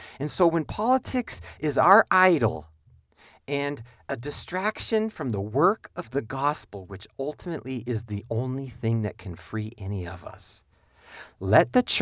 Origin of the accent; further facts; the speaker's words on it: United States; born there; But I am not an American as an identity any more than I am anything else. I just was fortunate enough to be born here.